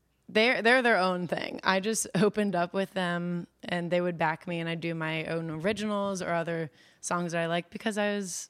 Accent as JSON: {"language": "English", "town": "Potomac", "region": "Maryland", "country": "United States", "said": "So I'm from Potomac, Maryland."}